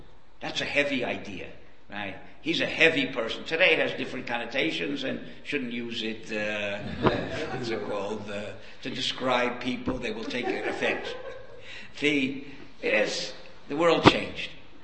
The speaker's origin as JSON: {"language": "English", "town": "Miami", "region": "Florida", "country": "United States", "tie": "born or raised there", "said": "That's so I come from a small town. I grew up in Miami, but at that time it was not, you know, big place."}